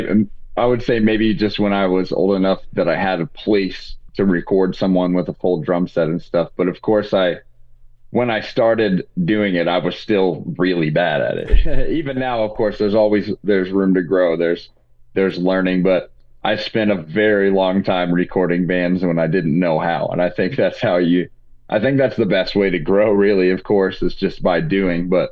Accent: Indiana, United States; I was from Indiana.

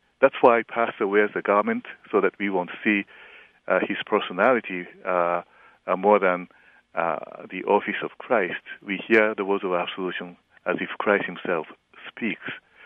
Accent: Japan; English is a second language; I am a Japanese. Obviously, I have an accent. And I grew up in Japan, and there were a bunch of Norwegian missionaries and Finnish and German-American missionaries there. I spent 1 year in Norway. I came here.

